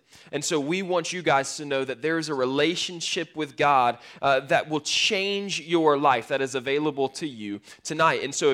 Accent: Florida, United States; Spent a lot of time at the beach because I grew up in Florida.

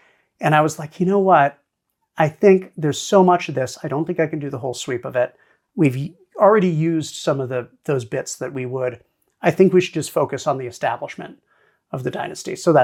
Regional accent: Kaneohe, Hawaii, United States; I'm from Kaneohe, Hawaii, and the Valley of the Temples, which is the cemetery nearby there

